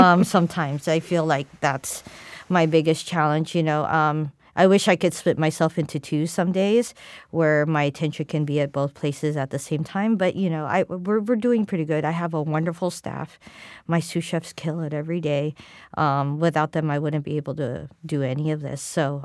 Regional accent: California, United States; being an Asian American kid growing up in California, whatever that comes out of me is, it comes out on a plate.

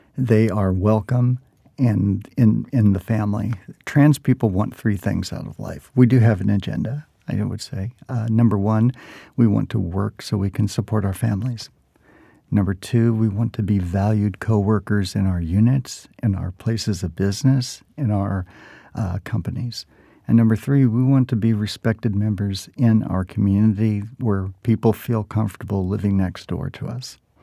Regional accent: Kansas, United States; I remember I came from Kansas

